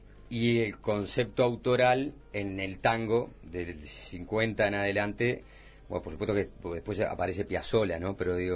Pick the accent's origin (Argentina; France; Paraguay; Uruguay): Uruguay; Me preguntó, ¿vos sos uruguayo? No, sí, uruguayo.